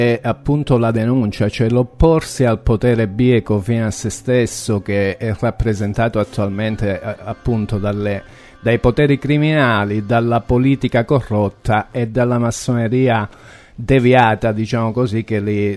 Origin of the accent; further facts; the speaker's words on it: San Giovanni in Fiore, Calabria, Italy; È il mio paese di origine. Io sono nato lì. San Giovanni in Fiore è una cittadina